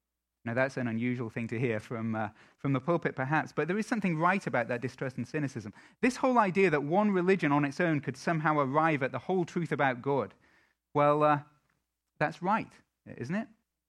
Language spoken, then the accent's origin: English; England, United Kingdom; I'm an Englishman.